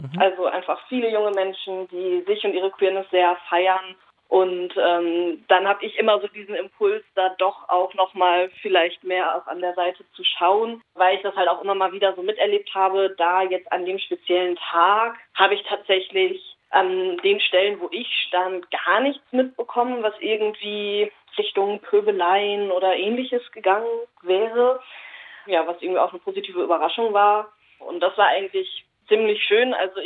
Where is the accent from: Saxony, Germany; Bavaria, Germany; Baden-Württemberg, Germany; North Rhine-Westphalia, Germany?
North Rhine-Westphalia, Germany; Münster; ich komme aus dem Ruhrpott, genau, aus Münster